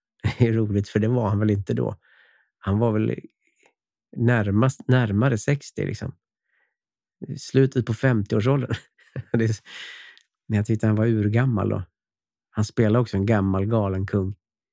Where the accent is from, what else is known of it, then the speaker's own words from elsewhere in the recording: Falun, Dalarna County, Sweden; jag hade ju knappt gått på teatern när jag var liten, när jag bodde hemma i Falun